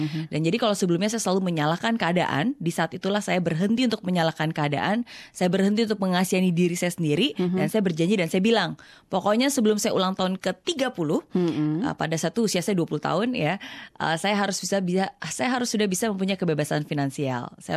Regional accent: Indonesia; Jadi kan aku besar tinggal di Indonesia.

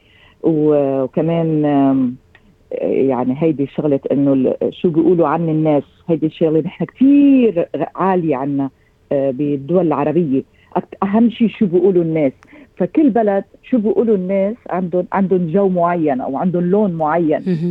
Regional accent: Kuwait; أنا كويتية، أنا بقول كويتية طبعا لأنه أنا الكلتشر تبعي الأصل كويتي

